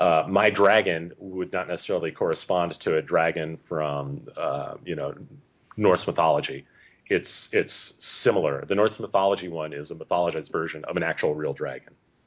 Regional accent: Los Angeles, California, United States; I'm from Los Angeles. I love Los Angeles.

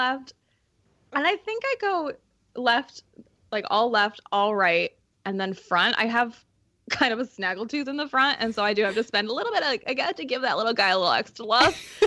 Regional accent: Indiana, United States; I'm from Indiana.

